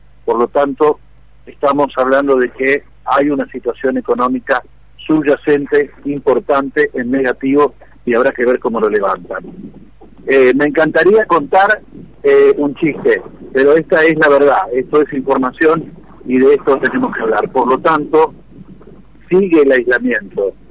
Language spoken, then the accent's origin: Spanish; Argentina; Pero vivo en Argentina y somos argentinos